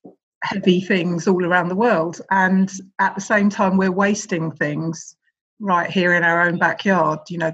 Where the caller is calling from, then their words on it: London, United Kingdom; I live here. I'm speaking here from Bedzed, where we have our office, which is an eco village in South London.